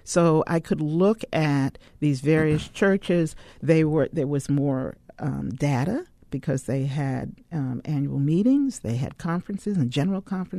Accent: New York, United States; You know, I'm a New Yorker, so that was west.

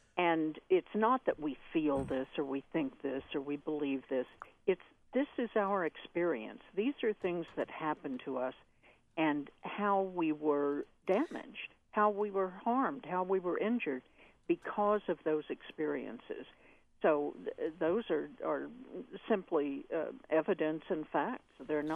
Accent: Oklahoma, United States; we're both from Oklahoma and grew up as sports fans.

